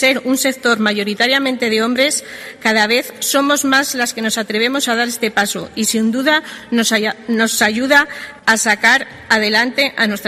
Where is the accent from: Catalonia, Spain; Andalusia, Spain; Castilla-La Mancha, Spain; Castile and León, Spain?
Castile and León, Spain; Zamora; la situación laboral que tenemos en Zamora y el querer quedarme en mi tierra.